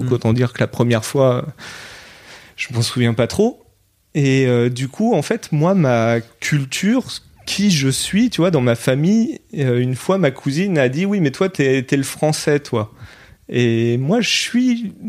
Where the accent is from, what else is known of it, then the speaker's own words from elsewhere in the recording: France; mon pays, la France, c'est là où j'ai grandi